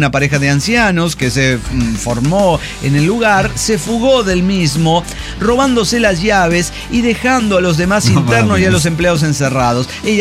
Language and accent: Spanish; Mexico City, Mexico; del DF mexicano.